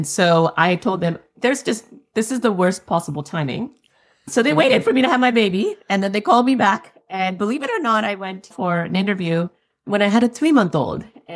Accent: Pakistan; now in Los Angeles, United States; I'm originally from Pakistan.

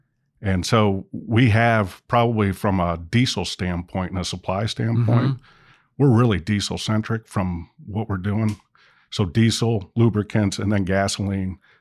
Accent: Michigan, United States; Originally I'm from Michigan. And I went to school at Michigan Tech up in the Upper Peninsula of Michigan.

